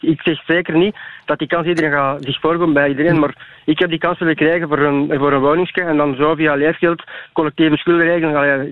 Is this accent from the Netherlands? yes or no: no; Belgium; Als Belg zijn er daar vreemdeling op de wandeling.